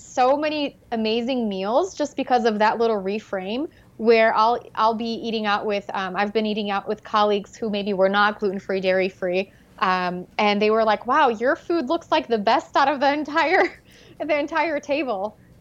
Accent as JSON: {"language": "English", "region": "Midwest", "country": "United States", "tie": "born or raised there", "said": "and I grew up in the Midwest, but even if you're somewhere out in the Midwest that has never heard of gluten"}